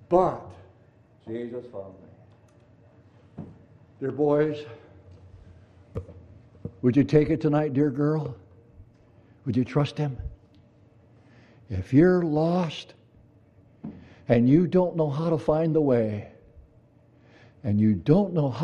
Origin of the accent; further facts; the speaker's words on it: Appleton, Wisconsin, United States; They drove down my hometown in Appleton.